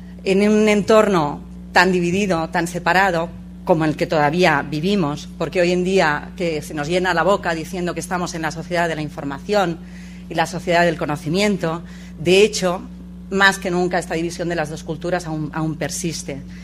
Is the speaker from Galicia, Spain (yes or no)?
no; Catalonia, Spain; De unido, que dirían en Cataluña, que es de donde vengo.